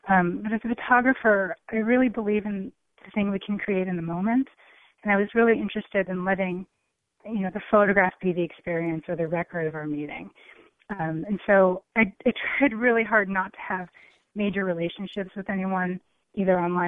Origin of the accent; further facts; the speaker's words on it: Iowa, United States; I feel like growing up in Iowa, I was really well-seated to sort of go out into the world and try to make sense of it.